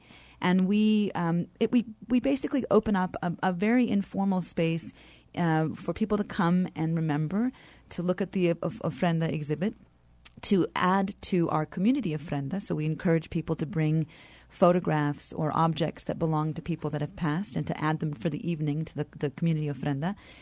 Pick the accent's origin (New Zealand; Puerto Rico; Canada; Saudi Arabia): Puerto Rico; born there; I, too, am a transplant like Armando. My family is my father was Cuban, and I was born in Puerto Rico. My mother's Puerto Rican.